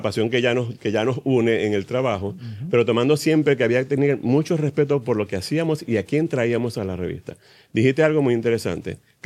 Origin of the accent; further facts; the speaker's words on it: Venezuela; now in Puerto Rico; somos venezolanos, de hecho. Uh-huh. Llevo 31 años en Puerto Rico, o sea que yo soy prácticamente puertorriqueño.